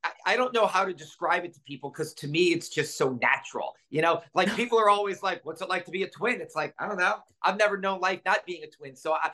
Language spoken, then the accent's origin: English; New Orleans, Louisiana, United States; we've both been at WDSU now 20 plus years, and we're both from New Orleans.